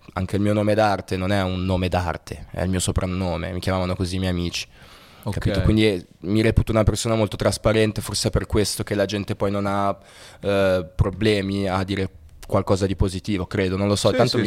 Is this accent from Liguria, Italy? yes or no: yes; Genoa, Liguria, Italy; now in Milan, Italy; io sono di Genova, okay.